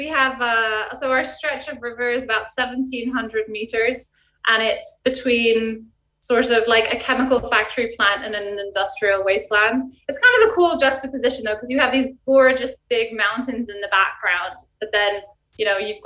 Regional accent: Uganda; I grew up in Uganda, so I knew the facilities were not going to be like

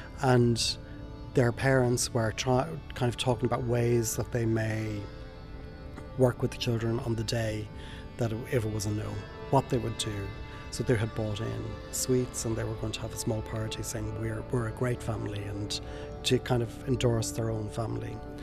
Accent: Sligo, Connacht, Ireland; it's the country, I'm from Sligo

